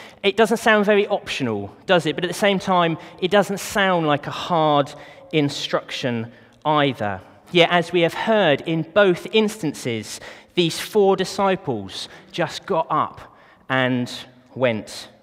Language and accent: English; Letchworth, East of England, United Kingdom; I'm from Letchworth.